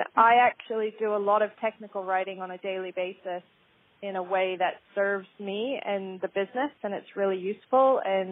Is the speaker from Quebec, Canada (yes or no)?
no; Fort McMurray, Alberta, Canada; I'm from Fort McMurray in Alberta in Canada, and that's a real mining town. It's an oil town. And when I was a teenager, Fort McMurray was a real boom town